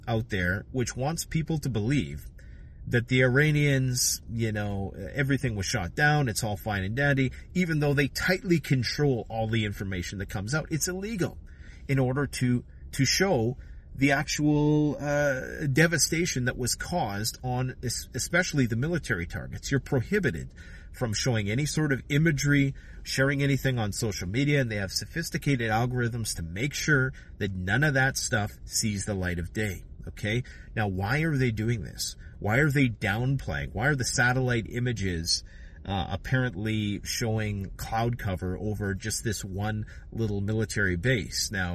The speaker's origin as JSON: {"language": "English", "country": "Canada", "said": "I speak in Americans in the third person because I'm Canadian"}